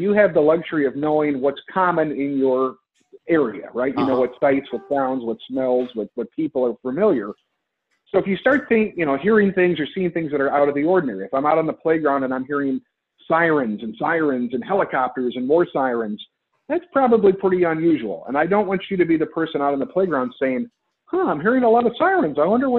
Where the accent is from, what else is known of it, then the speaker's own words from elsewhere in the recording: Midwest, United States; I grew up in the Midwest. I'm a pretty friendly guy.